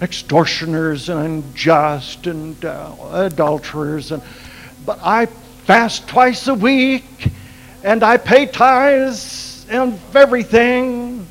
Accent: Oklahoma, United States; And, I'm from Oklahoma, and I'm careful who I put my arms around anyway. We're not big huggers the way I was brought up

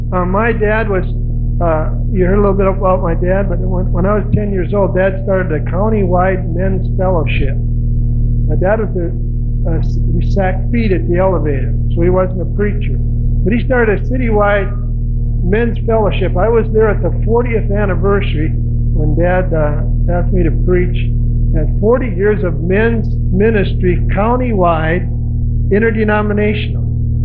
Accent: St. James, Minnesota, United States; Well, I grew up in St. James, Minnesota

